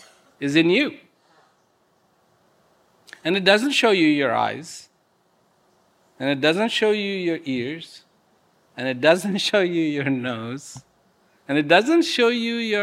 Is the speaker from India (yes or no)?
yes; India; born there; I was born in India.